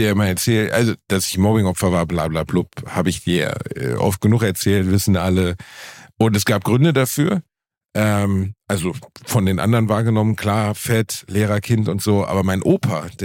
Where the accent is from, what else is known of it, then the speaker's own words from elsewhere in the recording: Gelsenkirchen, North Rhine-Westphalia, Germany; Weil das war natürlich, also Gelsenkirchen-Rotthausen, Digga, verstehst du? Das war jetzt nicht, ich bin ja nicht auf dem Internat Salem aufgewachsen, sondern ich bin im Problembezirk des Problembezirks aufgewachsen.